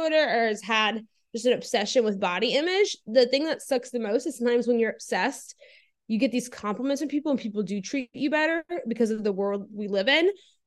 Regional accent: Louisiana, United States; now in Atlanta, United States; I am 27. I live in Atlanta, but I grew up in South Louisiana, went to Baylor.

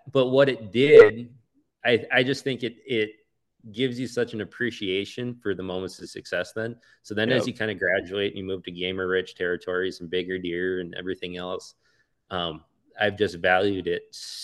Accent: Minnesota, United States; that was the one thing I would say about growing up in Minnesota is I still haven't lost the spark for Western big game.

